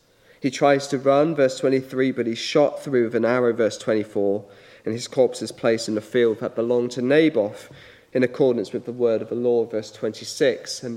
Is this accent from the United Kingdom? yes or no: yes; United Kingdom; It's slightly uncomfortable, I think, for us as a Brit to read this text.